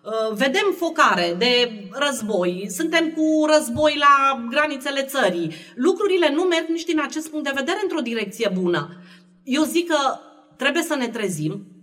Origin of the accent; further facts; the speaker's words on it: Târgu Mureș, Mureș County, Romania; Eu m-am născut în Iorna Mureș și am crescut aici.